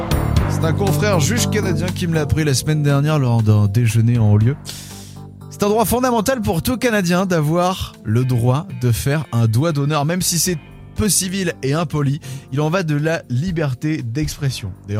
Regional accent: France; chez nous en France.

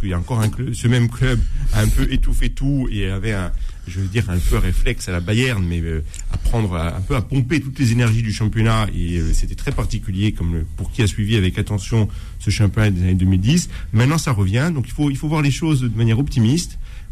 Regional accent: Corsica, France; je suis Corse

